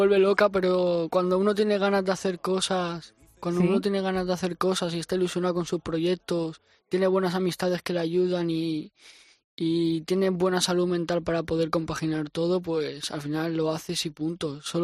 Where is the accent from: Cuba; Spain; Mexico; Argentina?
Spain; Valencia, Valencian Community; yo soy de Valencia y ahí se dice mucho Nano, Tete.